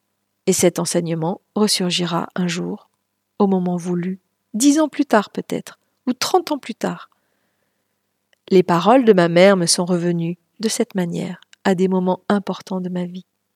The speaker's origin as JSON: {"language": "French", "country": "United States", "first_language": "Lakota", "second_language": "French", "said": "Elle nous racontait tout ça en Lakota, ma langue maternelle, la langue de ma tribu."}